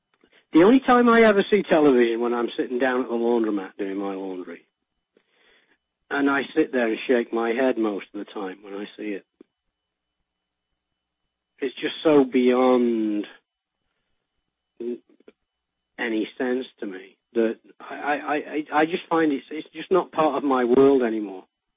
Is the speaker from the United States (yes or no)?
no; England, United Kingdom; born there; When I was a child, I was born in 1955 in England